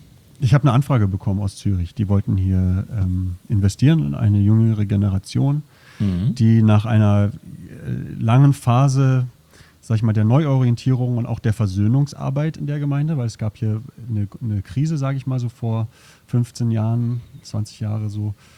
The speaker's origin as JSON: {"language": "German", "region": "Berlin", "country": "Germany", "tie": "born or raised there", "moved": "as an adult", "said": "ich bin in Berlin aufgewachsen, kenne so gefühlt jede Straße, jede Gegend"}